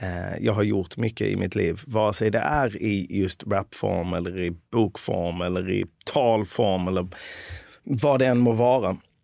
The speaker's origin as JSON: {"language": "Swedish", "town": "Lund", "region": "Skåne", "country": "Sweden", "tie": "born or raised there", "said": "min pappa flyttade hit 1969, min mamma 1970. Sen är jag född här i södra Sverige, i Lund. Och ja, levt större delen av mitt liv i Sverige."}